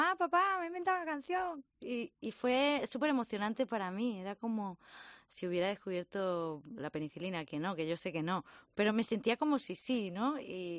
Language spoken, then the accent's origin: Spanish; Linares, Andalusia, Spain; born there; Es que nací en Linares y veraneábamos en La Cruz, que estaba a un kilómetro.